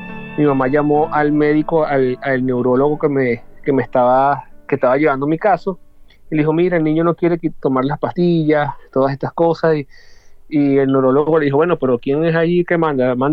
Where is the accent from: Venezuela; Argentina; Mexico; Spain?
Venezuela; somos venezolanos y vivimos en Venezuela